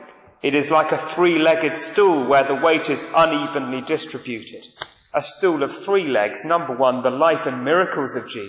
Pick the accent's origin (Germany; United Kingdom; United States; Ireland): United Kingdom; Manchester, North West England; accent: Manchester; Now, I come from Manchester, as you can tell by my accent.